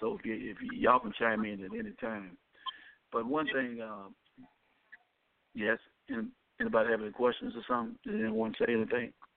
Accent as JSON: {"language": "English", "town": "Montgomery", "region": "Alabama", "country": "United States", "said": "I'm from Montgomery, Alabama."}